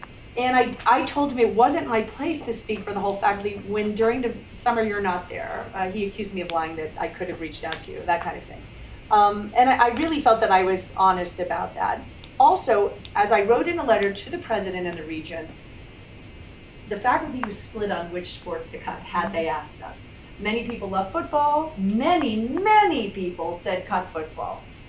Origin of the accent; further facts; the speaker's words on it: New York, United States; I don't want to use Lee's I'm from New York excuse, but I'm from New York.